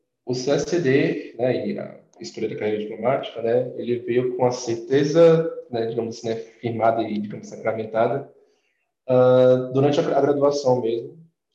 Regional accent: Brasília, Federal District, Brazil; sou brasiliense, nascido e criado aqui em Brasília mesmo.

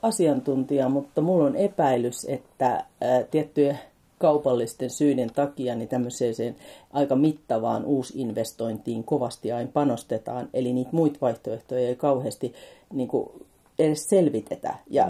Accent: Pori, Satakunta, Finland; mä oon syntyperäinen porilainen

